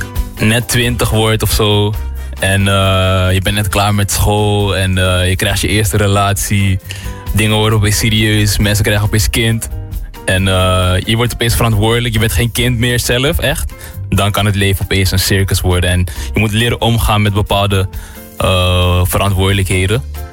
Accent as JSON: {"language": "Dutch", "town": "Amsterdam", "region": "North Holland", "country": "Netherlands", "said": "Ik ben een muzikant uit Amsterdam."}